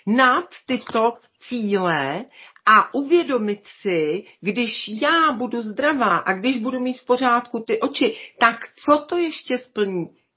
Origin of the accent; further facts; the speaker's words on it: Bohemia, Czechia; My říkáme takovýmto situacím u nás v Čechách, nouze naučila Dalibora housti.